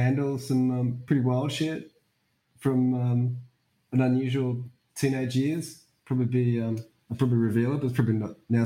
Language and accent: English; Perth, Western Australia, Australia; I grew up in Perth, and Perth is a fucked up city.